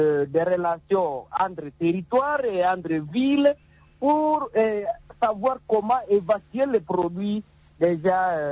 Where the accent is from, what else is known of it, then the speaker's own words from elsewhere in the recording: Beni, North Kivu, DR Congo; Imaginez ici chez nous, à Beni, Lubero, nous sommes capables de produire des cacao, des cafés